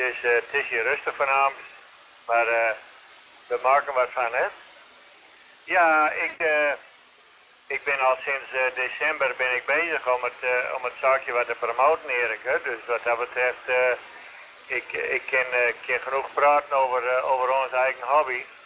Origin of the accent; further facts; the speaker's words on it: Netherlands; accent: mix of Gronings and Frisian; ik praat dan een beetje plat op mijn manier, een beetje Grunnings, een beetje Fries in elkaar.